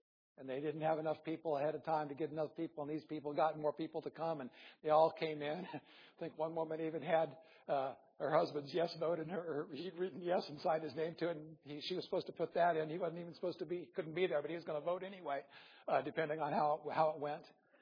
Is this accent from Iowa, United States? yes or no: yes; Iowa, United States; Just because I'm from Iowa and I like my freedom and I want to keep my government close